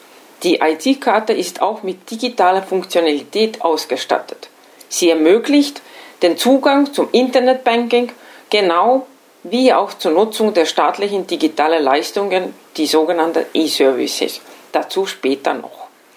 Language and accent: German; Estonia; German is a second language; moved away as an adult; now in Austria; Deutsch ist nicht meine Muttersprache, daher bitte ich, meine sprachlichen Fehler zu entschuldigen. Ich bin in Estland geboren, habe dort Gymnasium und Universität besucht